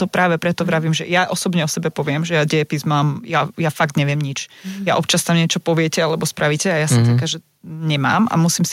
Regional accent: eastern Slovakia, Slovakia; Som z východu

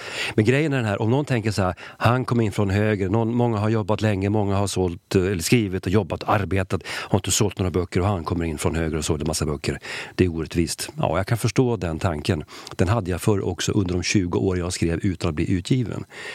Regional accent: Sweden; Jag är ju svensk.

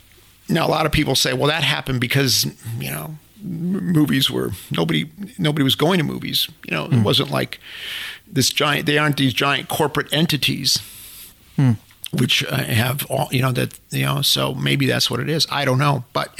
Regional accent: Chicago, Illinois, United States; because I came from the South Side of Chicago.

